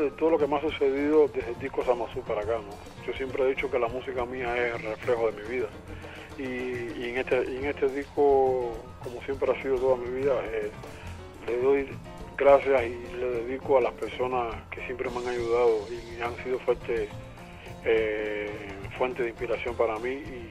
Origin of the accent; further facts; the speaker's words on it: Havana, Cuba; Sí, soy cubano, nacido en La Habana y criado en La Habana.